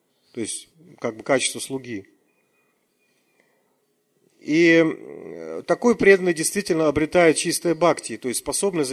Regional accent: Siberia, Russia; Мы, сибиряки, видим реже.

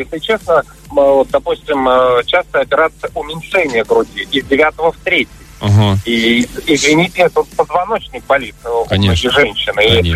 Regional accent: Moscow, Russia; Нет, я сам из Москвы.

